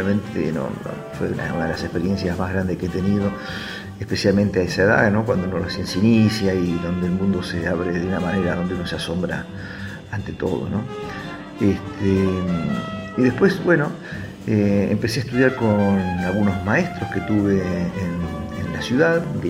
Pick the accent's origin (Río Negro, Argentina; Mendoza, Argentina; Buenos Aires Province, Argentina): Buenos Aires Province, Argentina; Tandil; born there; nací en Tandil, en el seno de una familia donde siempre hubo mucho apoyo a todas las actividades culturales